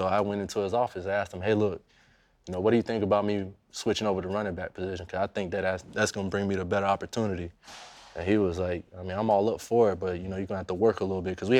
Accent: Florida, United States; Growing up in Florida, there's only one thing down here, really, and that's football.

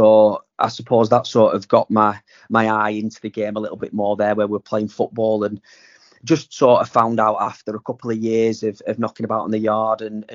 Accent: Burnley, North West England, United Kingdom; So I grew up in Burnley, Burnley and Briarfield.

